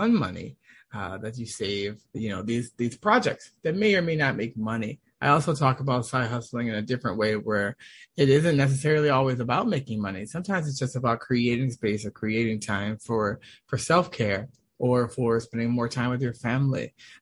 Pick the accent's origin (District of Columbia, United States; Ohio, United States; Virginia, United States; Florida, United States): District of Columbia, United States; Washington; but I'm originally from Washington, D.C., Maryland area.